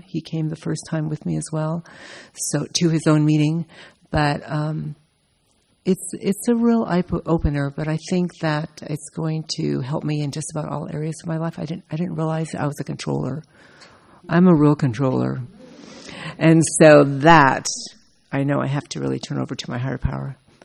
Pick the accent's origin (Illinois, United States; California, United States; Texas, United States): California, United States; Brea; from Brea, nearby.